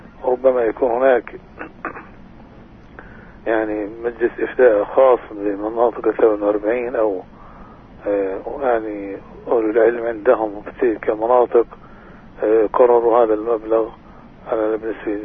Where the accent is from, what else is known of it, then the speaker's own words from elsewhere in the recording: West Bank, Palestine; الآن تقدير صدقة الفطر عندنا في الضفة الغربية